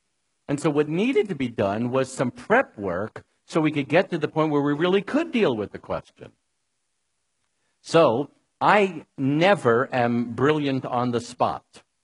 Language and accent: English; New York, United States; please remember, I'm from New York and I'm Jewish.